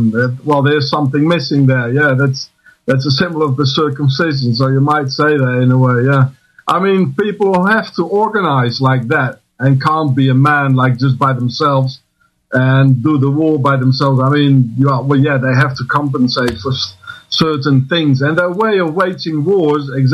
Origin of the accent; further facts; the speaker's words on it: South Africa; I'm 50 years old. I'm a South African. I'm a white South African and a veteran of a couple of wars in South Africa.